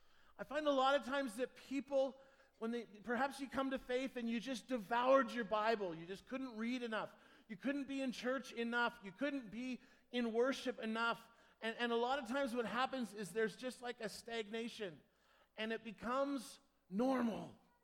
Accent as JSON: {"language": "English", "town": "Edmonton", "region": "Alberta", "country": "Canada", "said": "I'm actually from Edmonton."}